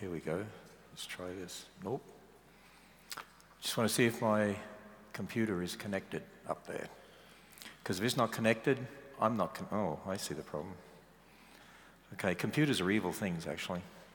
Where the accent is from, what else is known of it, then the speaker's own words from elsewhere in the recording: Australia; you have to get used to my southern accent, very deep southern accent. My wife and I originally come from Australia.